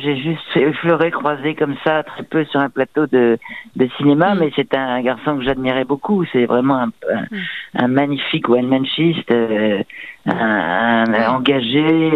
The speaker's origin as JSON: {"language": "French", "town": "Roubaix", "region": "Hauts-de-France", "country": "France", "tie": "born or raised there", "also_born_or_lived": "Tourcoing", "said": "Je suis né à Roubaix, j'ai vécu à Tourcoing, mais j'avais un père qui parlait comme ça, parce que, et ma mère, qui était parisienne, m'a interdisait de parler comme ça."}